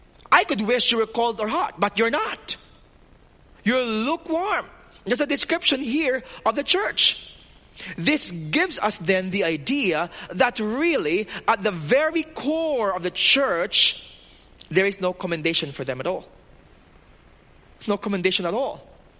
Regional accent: Philippines; I'm Filipino and I love microwave ovens. We don't have a lot of that in the Philippines.

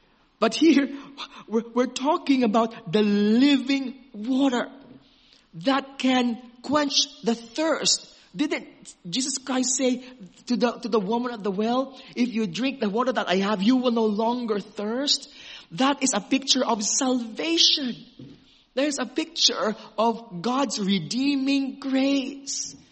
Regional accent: Philippines; I'm a Filipino. I'm used to the water here. I lived here all my life.

